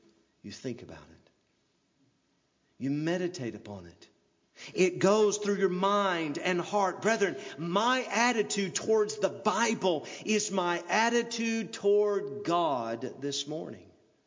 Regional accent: the South, United States; I'm from the South, and have you ever heard of the wind suckers?

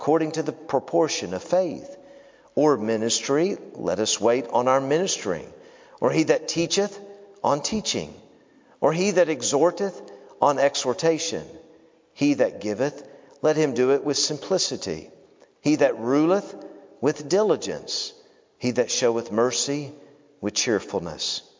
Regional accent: Knoxville, Tennessee, United States; By the way, growing up in Knoxville, Tennessee, I remember that my mom would often say to me before we went to church

